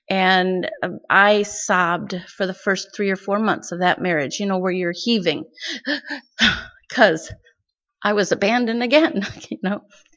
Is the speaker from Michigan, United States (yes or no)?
yes; Michigan, United States; moved away as an adult; Here we were in Wisconsin. I was born and raised in Michigan.